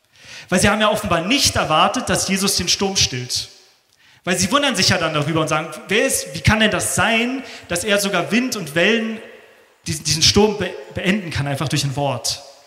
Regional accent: Germany; Ja, als Deutsche so in diesem Modus, so, wir sind Macher, wir machen das.

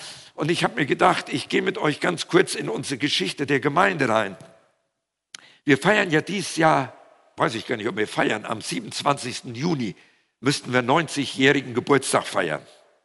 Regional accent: North Rhine-Westphalia, Germany; accent: Siegerland; Da steht jemand neben mir und sagt, wo kommen Sie denn her? Ja, ich sage aus dem Siegerland. Oh, sagt er, ich komme auch daher.

